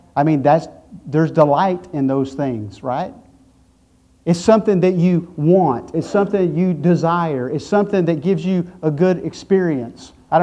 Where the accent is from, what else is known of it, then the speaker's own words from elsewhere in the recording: Lubbock, Texas, United States; I grew up in Lubbock, Texas. There's no trees, there's no water, right?